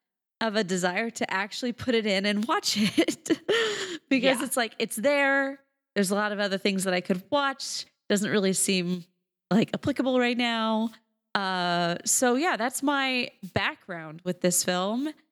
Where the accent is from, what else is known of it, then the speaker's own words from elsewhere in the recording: Arizona, United States; I'm from Arizona. We're Morgan and I from Arizona.